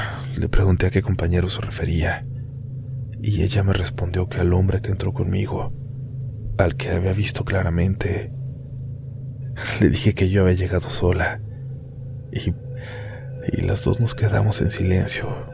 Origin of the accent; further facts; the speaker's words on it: León, Guanajuato, Mexico; Soy de León, Guanajuato y trabajo en un área relacionada con materia penal.